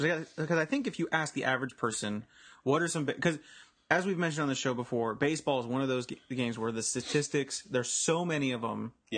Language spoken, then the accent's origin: English; Sarasota, Florida, United States; I grew up in Sarasota, so my dad and I would go to Ed Smith Stadium.